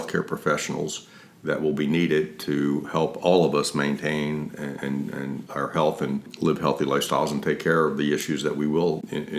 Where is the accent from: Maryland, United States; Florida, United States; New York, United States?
Maryland, United States; Baltimore; So I'm from the Northeast. Well, actually, we're below the Mason-Dixon line in Baltimore, but I think that's still considered here in the Northeast.